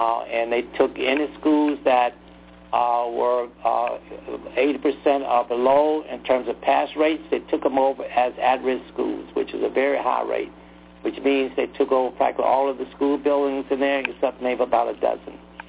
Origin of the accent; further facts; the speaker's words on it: Shreveport, Louisiana, United States; I'm raised about outside of Shreveport